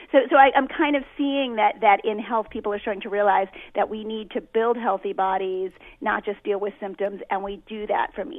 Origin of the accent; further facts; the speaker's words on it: Brooklyn, New York, United States; also born or lived in Manhattan; Well, both Drew and I are from New York. I was born in Brooklyn back 50 years ago, before Brooklyn was cool and hip